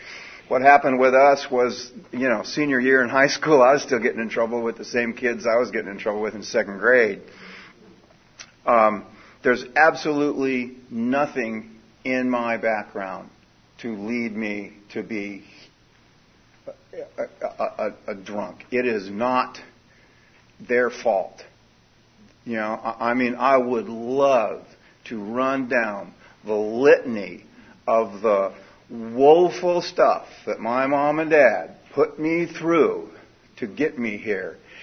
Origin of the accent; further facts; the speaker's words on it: San Diego, California, United States; I am an alcoholic. I was born and raised in San Diego.